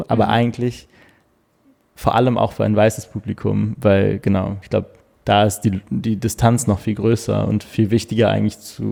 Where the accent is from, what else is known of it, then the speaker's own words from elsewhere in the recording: Cologne, North Rhine-Westphalia, Germany; Ich bin in Bilderstöckchen aufgewachsen. Das ist Escherstraße, Haltestelle, mit der 13.